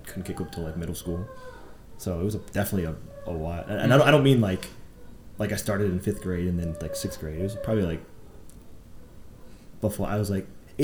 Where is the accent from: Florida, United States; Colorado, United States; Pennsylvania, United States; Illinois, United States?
Florida, United States; Bonita Springs; So I was born in Fort Myers, but I like went to school in Naples, lived in Bonita pretty much my whole life.